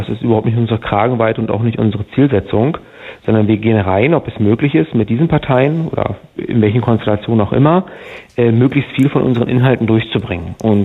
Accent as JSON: {"language": "German", "town": "Bernau", "region": "Brandenburg", "country": "Germany", "tie": "born or raised there", "said": "ein Direktmandat erringen konnten in meiner Heimatstadt in Bernau"}